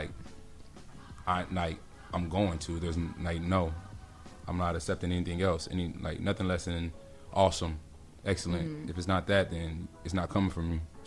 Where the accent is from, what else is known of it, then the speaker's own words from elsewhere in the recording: Texas, United States; also born or lived in California; Because, like I said, I was born in California. I didn't move to Texas until I was, like, 12, 13.